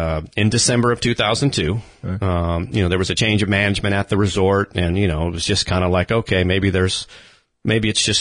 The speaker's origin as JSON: {"language": "English", "town": "Kansas City", "region": "Missouri", "country": "United States", "moved": "as an adult", "lives_now": "Florida, United States", "said": "But for me, I'm originally from Kansas City."}